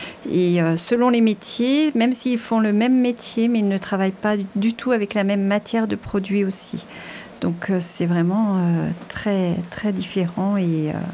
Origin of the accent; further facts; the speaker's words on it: Pays de la Loire, France; Oui, je viens de Vendée.